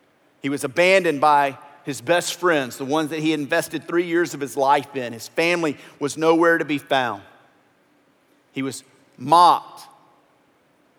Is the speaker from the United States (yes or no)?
yes; Louisiana, United States; We had the word for that growing up in Louisiana.